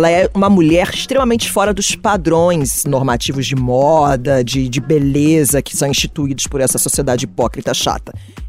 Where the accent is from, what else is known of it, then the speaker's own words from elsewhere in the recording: Rio de Janeiro, Brazil; eu sou do Rio de Janeiro